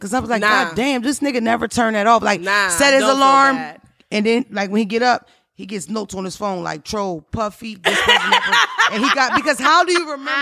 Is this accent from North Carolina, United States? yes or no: no; Philadelphia, Pennsylvania, United States; Because you know I'm from Philadelphia and I'm from around here too, kind of.